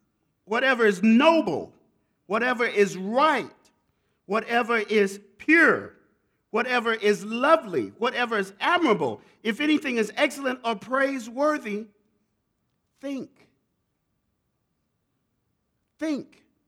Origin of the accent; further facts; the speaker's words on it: Tallahassee, Florida, United States; also born or lived in New York City; I had the wonderful privilege of living in New York City for 16 years. 16 winters. I grew up in Florida. What is winter like in Tallahassee, Florida?